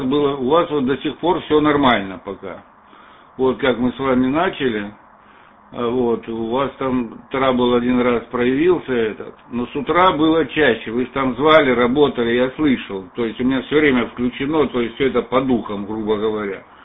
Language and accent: Russian; Lermontov, Stavropol Krai, Russia; now in Belgium; Я знаю наш регион. Я из Лермонтова сам. У меня … Ну, сейчас в Бельгии